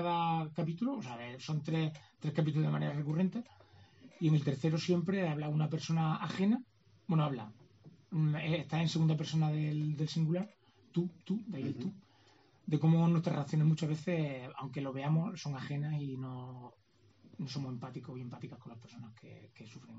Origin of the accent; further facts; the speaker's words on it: Extremadura, Spain; now in Córdoba, Spain; cordobés. Porque soy extremeño.